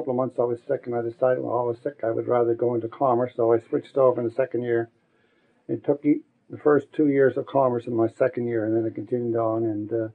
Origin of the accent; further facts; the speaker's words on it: Halifax, Nova Scotia, Canada; born there; Well, I was born in Halifax on December the 6th, 1922.